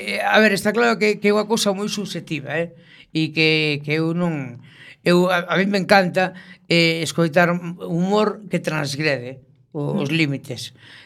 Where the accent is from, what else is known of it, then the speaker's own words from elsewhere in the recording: Galicia, Spain; rímonos do carácter dos galegos